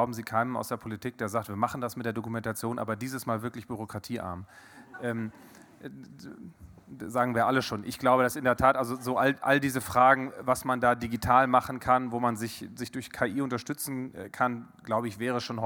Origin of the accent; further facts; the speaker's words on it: Coesfeld, North Rhine-Westphalia, Germany; aus so einer Stadt wie Coesfeld, wo ich herkomme mit 35.000 Einwohnern